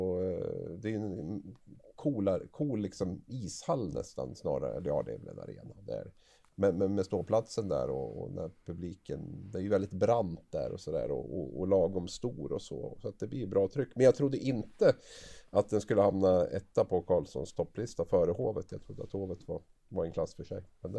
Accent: Gävle, Gävleborg County, Sweden; Jag är från Gävle

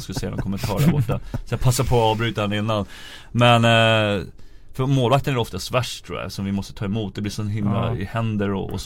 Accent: Järfälla, Stockholm County, Sweden; Jag är också uppvuxen på i Väddesta ute i Järfälla på uterink.

